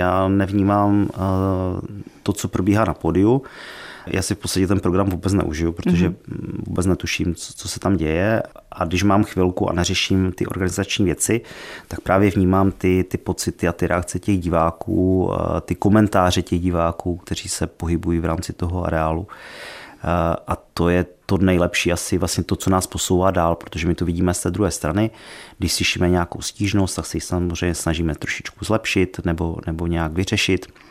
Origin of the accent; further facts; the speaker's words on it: Poruba, Moravian-Silesian Region, Czechia; Já jsem z elektrikář z Poruby.